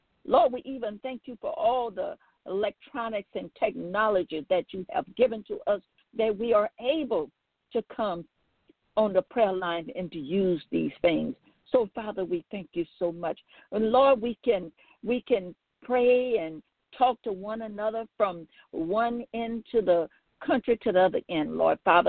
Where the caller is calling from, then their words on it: Baton Rouge, Louisiana, United States; I'm calling from Baton Rouge, Louisiana.